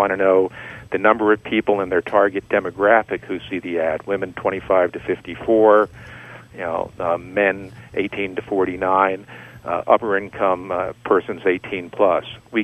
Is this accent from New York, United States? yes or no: yes; New York City, New York, United States; I'm from New York, New York.